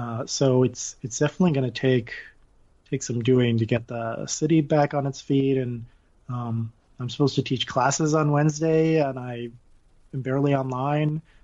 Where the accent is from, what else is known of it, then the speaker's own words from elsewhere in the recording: Connecticut, United States; I grew up in Connecticut, so we didn't have tornadoes.